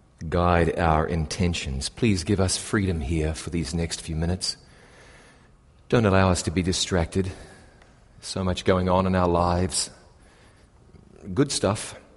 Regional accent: New Zealand; moved away; When I think back about what it is about my home country, I've been gone from New Zealand for 21 years.

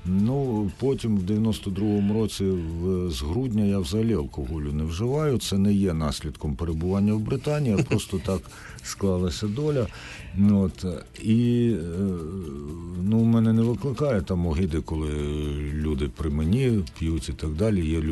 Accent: Kyiv, Ukraine; як звичайний киянин

